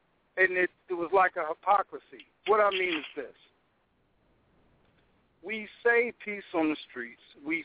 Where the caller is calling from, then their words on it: Philadelphia, Pennsylvania, United States; Okay, because in Philadelphia, I'm calling from Philadelphia.